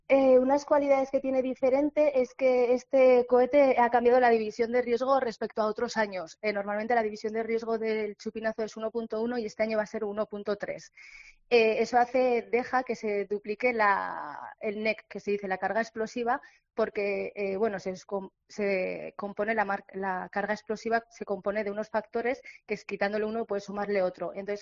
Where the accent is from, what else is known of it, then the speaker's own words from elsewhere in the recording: Pamplona, Navarre, Spain; Nosotros que somos de Pamplona, para nosotros es lo máximo poder estar en ese balcón